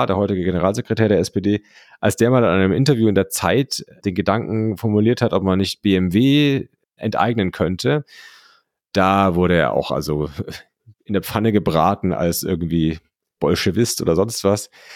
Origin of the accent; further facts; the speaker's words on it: Bavaria, Germany; Also ich bin in Bayern aufgewachsen, mir ist es auch geläufig.